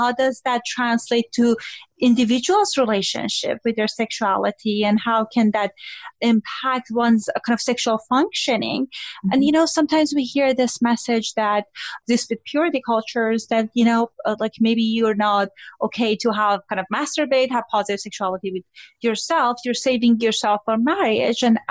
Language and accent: English; Iran; I grew up in Iran.